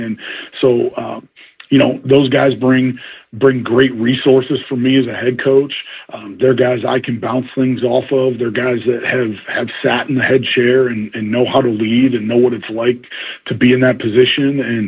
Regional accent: Maumee, Ohio, United States; moved away as an adult; Yeah, local boy done good, right? It's, I grew up here in Maumee. My mother's doorstep's about 7 miles from my office chair, and I haven't decided if that's a good thing or a bad thing yet. I left in 1997 to go to college

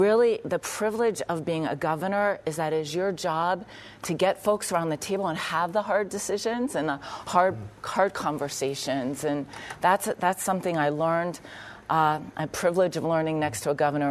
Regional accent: Youngstown, Ohio, United States; I grew up in Youngstown, ended up in a tent in the middle of winter, a lot of abuse and neglect, moved 18 times before I was 12.

